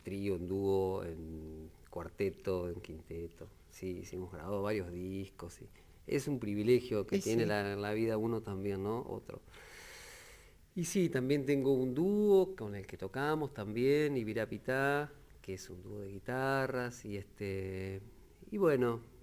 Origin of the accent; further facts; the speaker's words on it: Gualeguay, Entre Ríos, Argentina; born there; No, yo soy entrerriano. Soy nacido en Gualeguay y bueno.